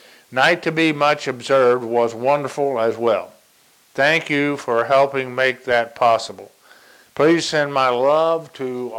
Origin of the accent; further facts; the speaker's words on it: Georgia, United States; I grew up in the Protestant church in Georgia, and I attended those services that they held at that time.